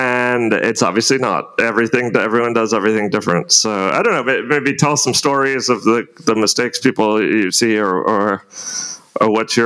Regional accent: United States; speaking now as an American, my Americans are very guilty of this

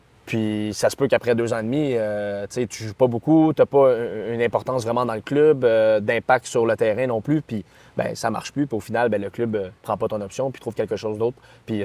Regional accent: Quebec, Canada; Oui, on est des joueurs locaux. On est des Québécois. Puis on aime jouer ici à Montréal.

